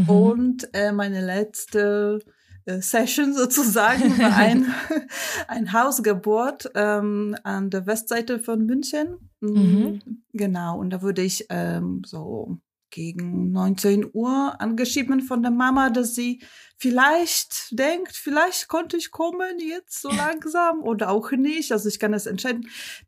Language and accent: German; Poland; German is a second language; moved away as an adult; now in Munich, Germany; Ich komme ursprünglich aus Polen und wohne in Deutschland seit 2005. Mhm. Und jetzt wohne ich am Sundseite von München mit meinem Mann und meiner Tochter und zwei Kaninchen.